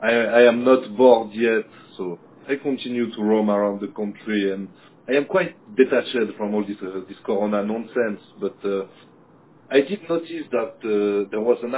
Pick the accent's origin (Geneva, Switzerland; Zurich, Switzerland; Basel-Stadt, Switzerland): Geneva, Switzerland; from Geneva, Switzerland.